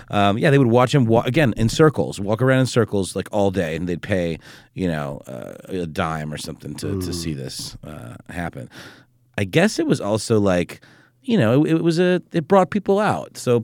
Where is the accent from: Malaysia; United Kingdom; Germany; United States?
Germany; English is a second language; when I was a kid growing up in Germany